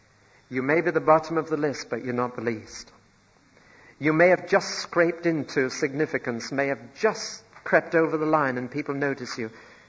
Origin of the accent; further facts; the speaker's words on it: Newcastle, North East England, United Kingdom; born there; Now, I was born in Newcastle.